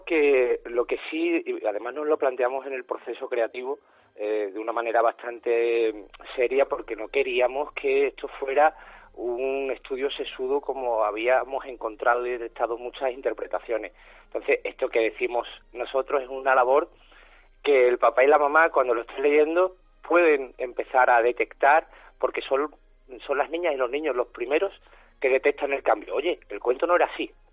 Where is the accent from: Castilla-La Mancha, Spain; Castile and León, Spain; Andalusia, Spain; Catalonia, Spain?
Andalusia, Spain; now in Huelva, Spain; ahora como somos de aquí de Andalucía, pues estamos en las principales librerías de Sevilla y en Huelva, que es mi referente donde yo vivo